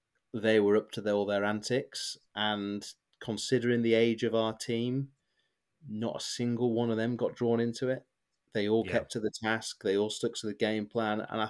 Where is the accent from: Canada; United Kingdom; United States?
United Kingdom; Blackpool, North West England; Oh, you won't know this, but I'm from Blackpool.